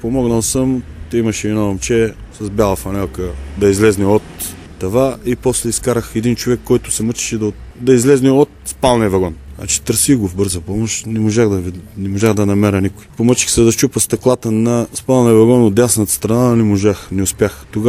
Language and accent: Bulgarian; Plovdiv, Plovdiv Province, Bulgaria; аз не съм Червен бряг, от Пловдив съм